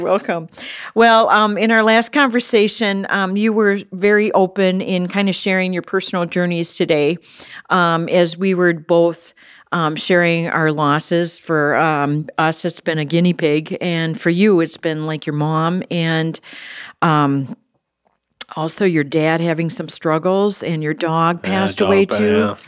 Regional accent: Parker's Prairie, Minnesota, United States; I grew up in Parker's Prairie. So it's by Alexandria.

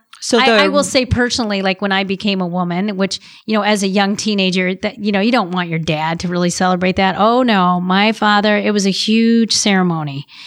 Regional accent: Ames, Iowa, United States; And we grew up in Ames, Iowa. So it was like this small kind of town, but yet big world in our household.

